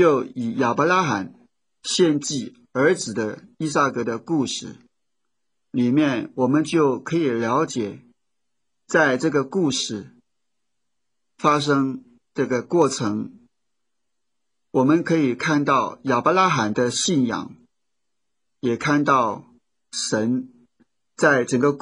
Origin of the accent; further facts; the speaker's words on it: China; 我们中国人经常也提到自然，道法自然，自然就是一个秩序。